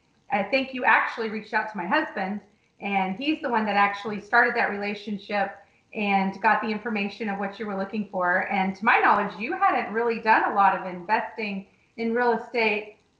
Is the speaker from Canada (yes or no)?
no; Blue Springs, Missouri, United States; Steve and I grew up in Blue Springs, so we're extremely familiar with that area and the surrounding areas.